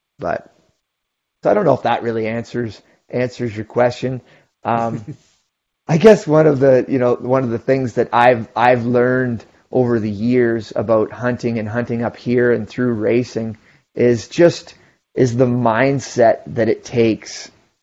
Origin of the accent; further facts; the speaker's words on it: Ontario, Canada; because growing up in Ontario, it's all flat